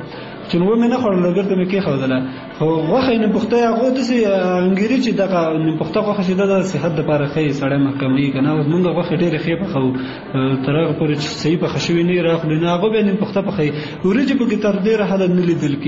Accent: Kunar, Afghanistan; زه اصلا د کونړ ولایت اوسیدونکی یم

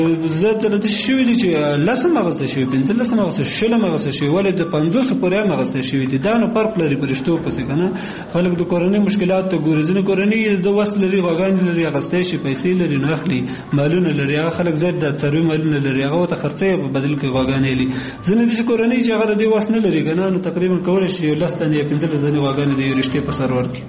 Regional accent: Kunar, Afghanistan; زه اصلا د کونړ ولایت اوسیدونکو یم

